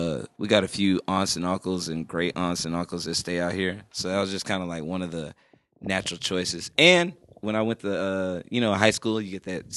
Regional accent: Riverside, California, United States; I'm from Riverside.

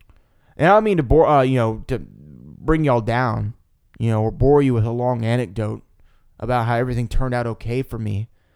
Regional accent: the South, United States; accent: Southern; there goes my southern accent

